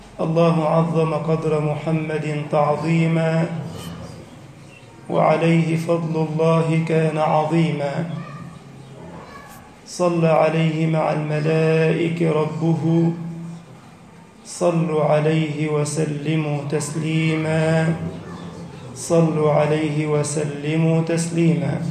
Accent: Egypt; وانشر أمنك وأمانك في بلدنا مصر وسائر بلاد المسلمين.

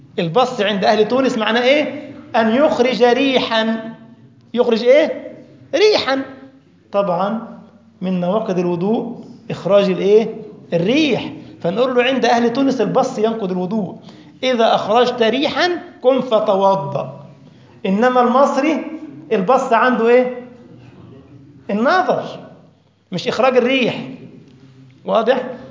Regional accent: Egypt; فالفرخة عندنا في مصر يعني إيه؟ دجاجة.

